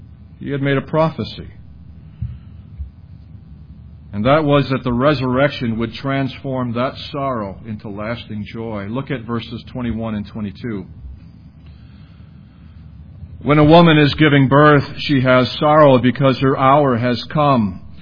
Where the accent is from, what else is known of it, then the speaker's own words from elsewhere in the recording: Chicago, Illinois, United States; So I didn't see that growing up in Chicago